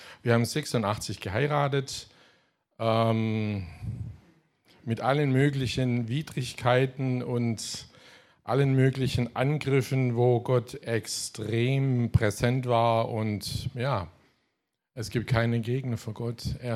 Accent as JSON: {"language": "German", "region": "Baden-Württemberg", "country": "Germany", "accent": "Swabian", "said": "auch wenn ich ab und zu mal ins Schwäbische reinkomme."}